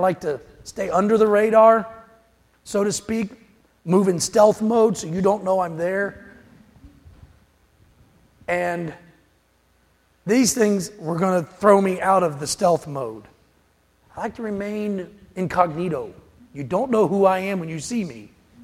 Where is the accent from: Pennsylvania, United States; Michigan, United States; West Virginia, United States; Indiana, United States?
West Virginia, United States; See, I'm from West Virginia. It's a beautiful state to be from. It's a hard life. There's very little flat ground.